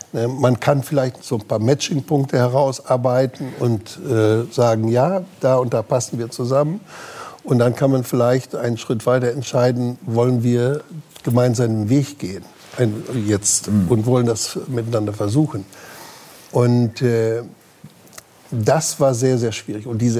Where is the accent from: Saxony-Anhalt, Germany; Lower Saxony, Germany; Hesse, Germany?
Lower Saxony, Germany; Damme; also born or lived in Rhineland-Palatinate; Also ich komme aus Damme am Dümmer.